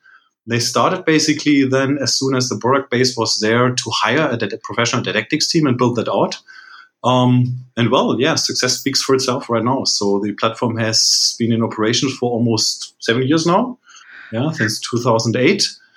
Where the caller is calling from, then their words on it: Berlin, Germany; English is a second language; Germany, Berlin, Germany, actually.